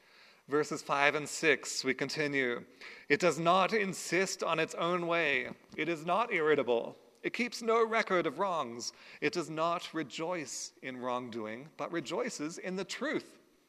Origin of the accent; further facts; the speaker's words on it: Australia; now in Canada; My grandmother, who I didn't know very well, because she lived here in Canada and I grew up in Australia.